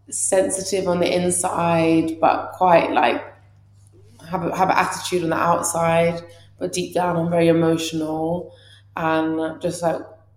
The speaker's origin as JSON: {"language": "English", "region": "London", "country": "United Kingdom", "tie": "born or raised there", "said": "even though I was born in England, it's very weird. I'd say I'm Iranian if someone asked me where I'm from, but culturally, I'm a lot more similar to English people. That's because I was born and raised here."}